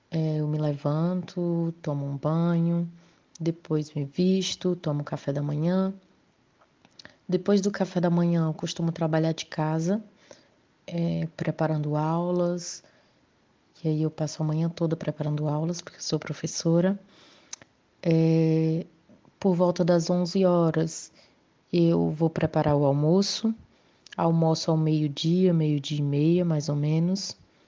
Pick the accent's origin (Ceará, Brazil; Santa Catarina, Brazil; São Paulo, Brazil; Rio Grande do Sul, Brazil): Ceará, Brazil; eu tenho 24 anos, sou brasileira, cearense